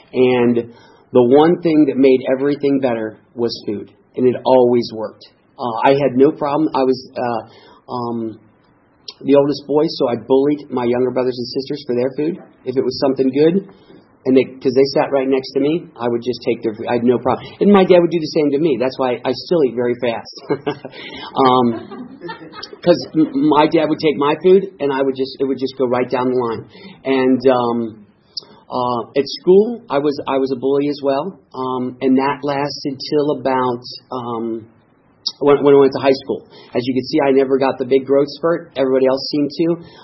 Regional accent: Midwest, United States; and I grew up in the Midwest, and there were two things that we had to do to get by in our family. I grew up in a big family.

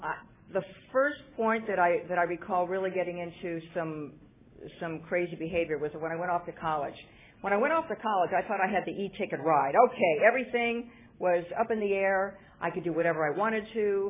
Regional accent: Chicago, Illinois, United States; also born or lived in Washington, D.C.; I moved back to the East Coast, and I grew up in Chicago, and we moved around a few times, and then I went back east to Washington, D.C.

